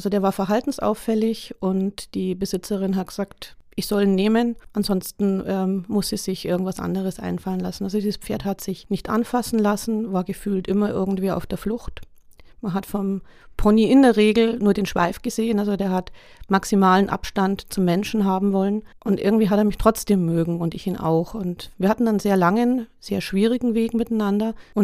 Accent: Grainau, Bavaria, Germany; also born or lived in Garmisch; Ich bin in Garmisch geboren und in Grainau groß geworden, unterhalb der Zugspitze.

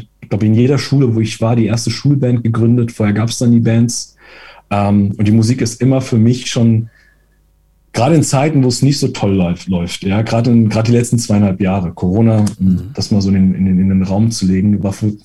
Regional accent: Italy; Ich versuche mich als Italiener kurz zu halten.

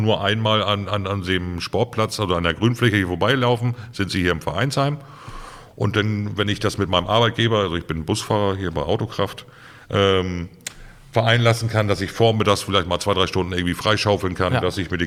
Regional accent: Germany; wo wir auch als Deutsche hier noch in den Kinderschuhen sind.

